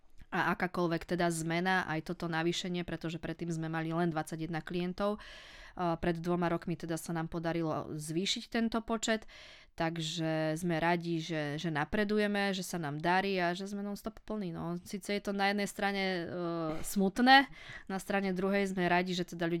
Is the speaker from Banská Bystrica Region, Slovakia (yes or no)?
yes; Krupina, Banská Bystrica Region, Slovakia; Ja som z Krupiny, takže áno, ja to tam poznám